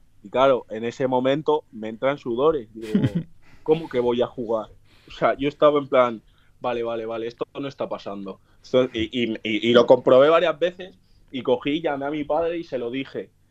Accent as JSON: {"language": "Spanish", "town": "San Sebastián", "region": "Basque Country", "country": "Spain", "said": "Le digo, sí, soy de Donosti."}